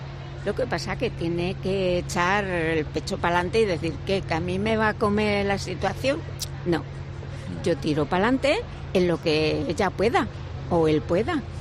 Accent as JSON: {"language": "Spanish", "region": "Castilla-La Mancha", "country": "Spain", "said": "Hombre, yo sí. Y soy manchega."}